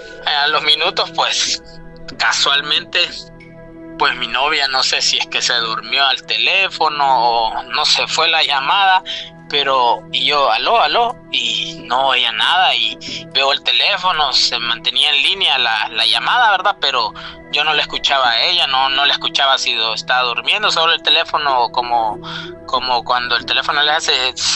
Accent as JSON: {"language": "Spanish", "country": "Honduras", "moved": "yes", "said": "en mi país de origen, pues en Honduras"}